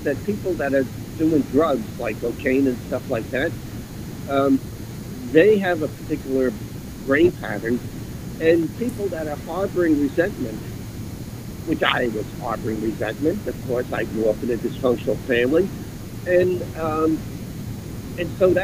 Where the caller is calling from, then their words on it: Fishkill, New York, United States; I'm in Fishkill, New York.